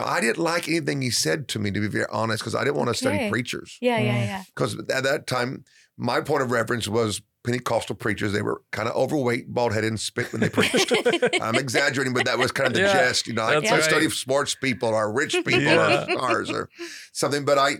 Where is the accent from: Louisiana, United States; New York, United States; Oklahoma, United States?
Oklahoma, United States; Tulsa; But I grew up in Tulsa. I lived there during the Great Revival.